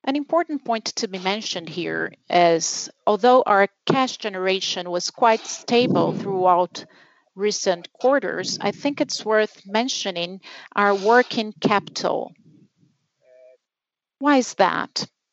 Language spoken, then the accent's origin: English; United States; now in Brazil; Kim and I are U.S. entrepreneurs, and we've come to Brazil